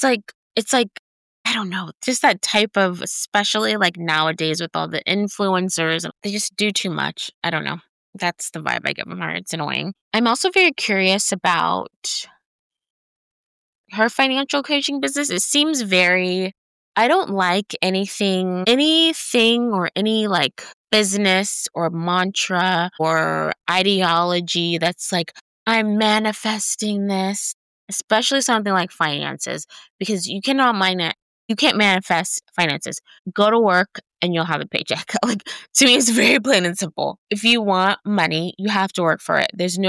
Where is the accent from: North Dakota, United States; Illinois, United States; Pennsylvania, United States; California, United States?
California, United States; I think that's maybe because this is where I'm from. This is my home state.